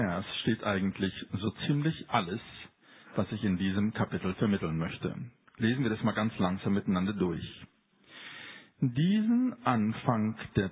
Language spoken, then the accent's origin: German; Lörrach, Baden-Württemberg, Germany; Ich komme aus dem Gebiet von Lörrach, da gibt es viele Winzer, viele Weinberge.